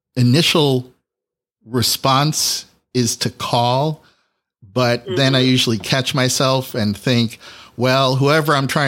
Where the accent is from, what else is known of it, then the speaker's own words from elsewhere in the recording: Cleveland, Ohio, United States; I should explain to the people listening that I grew up in Cleveland, Ohio, which is basically down the highway from Pittsburgh.